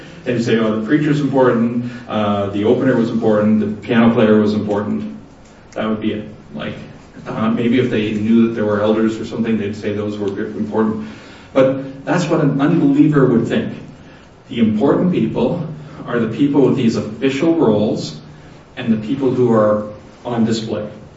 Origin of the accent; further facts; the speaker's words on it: Ontario, Canada; I'm from Northern Ontario in general